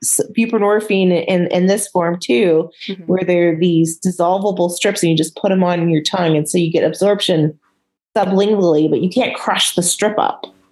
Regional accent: Michigan, United States; in the UP, for example, in Michigan, because I'm from Michigan, you might have to travel an hour to the hospital.

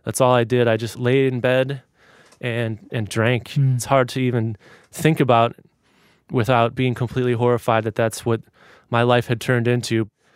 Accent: Shaker Heights, Ohio, United States; now in St. Paul, United States; I am from Shaker Heights, Ohio, and I currently live in St. Paul, Minnesota.

